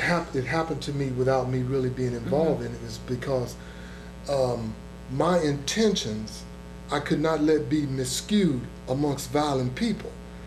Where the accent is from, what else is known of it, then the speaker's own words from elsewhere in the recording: the South, United States; when we moved from the South, the Deep South, we lived in a town of 700, we had never seen violence.